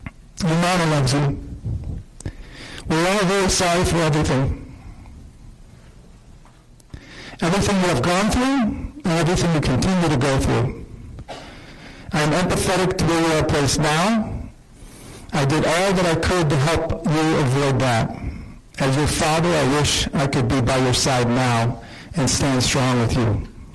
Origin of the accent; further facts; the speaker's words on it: Quantico, Virginia, United States; born there; From the day I was born on the Marine Corps base in Quantico, Virginia, until this very day, I have had many challenges, but many more blessings.